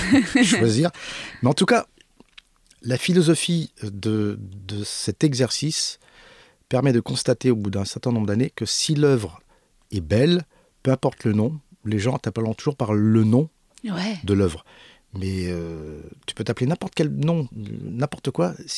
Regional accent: Paris, Île-de-France, France; born there; Je suis né à Paris, j'ai pas d'accent, je fais quoi?

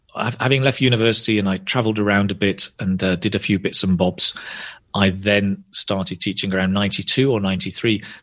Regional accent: Oldham, North West England, United Kingdom; accent: northern; So we've all got the kind of northern vowel sounds, if you like. But I guess, I don't know, I was brought up in Oldham and I went also to a grammar school.

